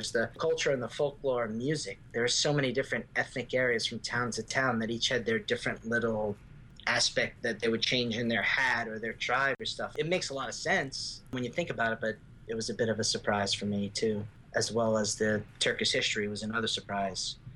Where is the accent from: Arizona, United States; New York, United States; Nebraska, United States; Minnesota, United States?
New York, United States; I grew up in New York, and people go to the shores on the weekends.